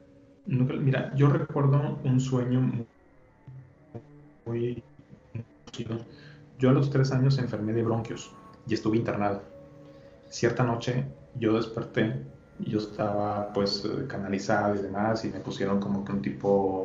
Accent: Monterrey, Nuevo León, Mexico; yo soy de aquí de Monterrey y no se presta para ese tipo de clima, es muy extremo.

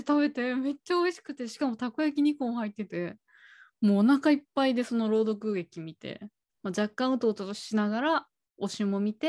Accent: Kunitachi, Tokyo, Japan; 私の地元の東京の国立だとタコ1000300円だったんだけど

